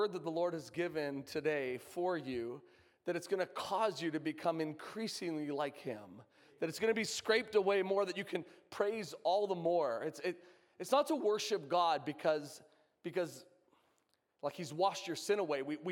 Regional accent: Canada; I'm from Canada.

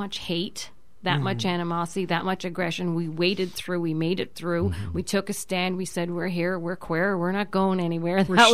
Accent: St. John's, Newfoundland and Labrador, Canada; St. John's, Newfoundland.

